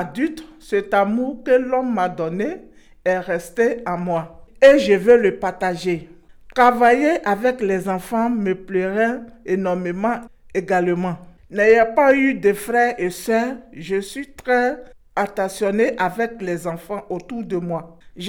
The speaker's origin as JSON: {"language": "French", "country": "Côte d’Ivoire", "said": "je suis ivoirienne, j'ai 39 ans et je suis moi-même orpheline. J'ai donc grandi dans différents orphelinats."}